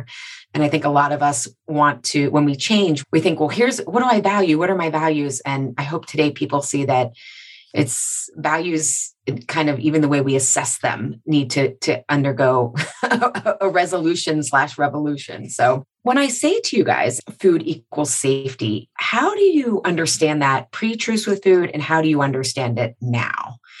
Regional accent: United States; Growing up in America, I'm told to value freedom.

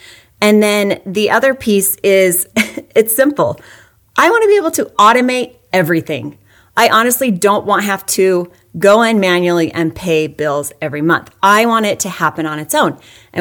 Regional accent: Grand Junction, Colorado, United States; Well, I grew up in Grand Junction, Colorado. I was a single child for 10 years.

